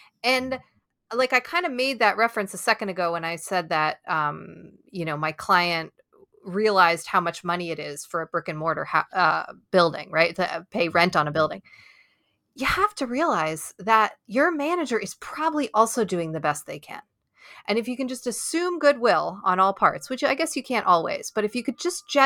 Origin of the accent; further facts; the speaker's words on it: New York, United States; also born or lived in Berkeley, United States; so I'm from New York originally. Then we lived in Bay Area 7 years, so Berkeley, like I said.